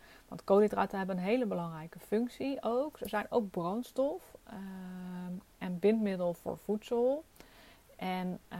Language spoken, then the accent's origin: Dutch; Netherlands; Als je ziet hoe wij als Nederlander een boterham met kaas of een boterham met kipfilet.